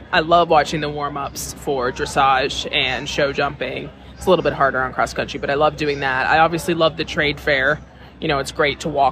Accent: Chicago, Illinois, United States; So technically I'm from Chicago, but I spend half of the year in Ocala for the winter and then the other half in Virginia for the summer.

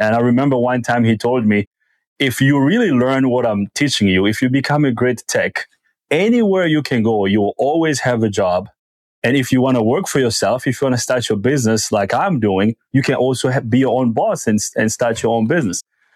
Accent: Republic of the Congo; moved away as an adult; now in United States; I was born and raised in the Republic of Congo. I moved here to this wonderful country of the United States around the end of 2013.

